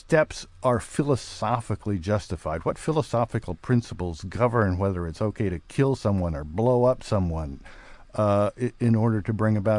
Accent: California, United States; I would have roughly, in terms of the Senate, 500 times the political power that I do as a Californian.

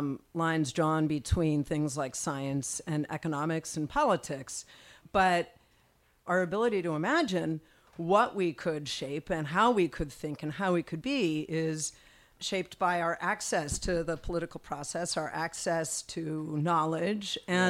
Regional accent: Berkeley, California, United States; I'm from Berkeley.

